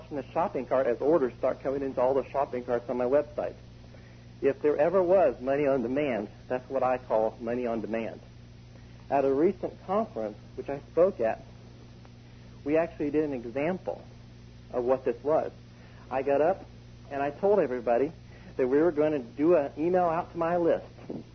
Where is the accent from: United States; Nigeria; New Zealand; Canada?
United States; Hagerstown, Indiana; I'm from Hagerstown, Indiana, which is a tiny, small country town. We live out in the country here.